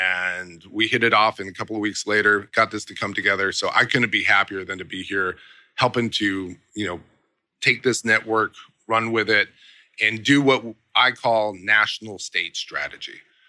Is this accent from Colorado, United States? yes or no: yes; Littleton, Colorado, United States; Yeah, born and raised. Actually, Littleton, just south of Denver. So I am a Columbine High School grad.